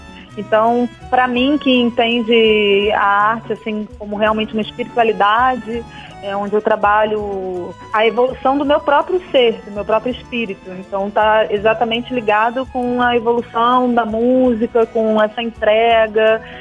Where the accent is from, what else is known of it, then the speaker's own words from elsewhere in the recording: Rio de Janeiro, Brazil; Eu sou carioca, né? Então a praia do Rio de Janeiro, por exemplo, é um exemplo maravilhoso